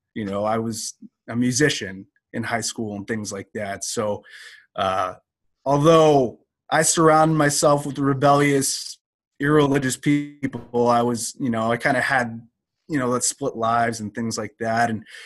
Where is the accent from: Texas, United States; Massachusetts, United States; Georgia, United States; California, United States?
California, United States; Hayward; Born and raised in Hayward, California, just down the road from where you are.